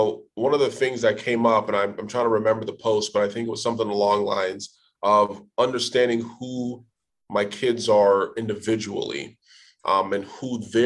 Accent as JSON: {"language": "English", "country": "Nigeria", "said": "so I'm originally from Nigeria."}